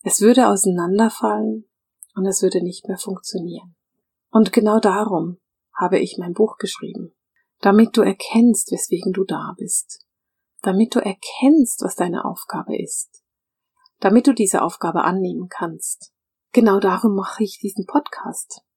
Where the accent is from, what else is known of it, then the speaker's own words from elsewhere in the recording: Bern, Switzerland; aber ich bin in Bern aufgewachsen.